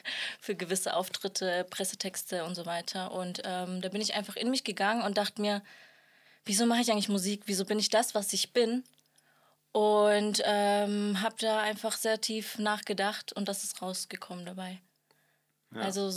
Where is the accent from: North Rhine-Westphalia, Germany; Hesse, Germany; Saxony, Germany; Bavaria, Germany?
Bavaria, Germany; Nuremberg; Also, ich komme ja aus Nürnberg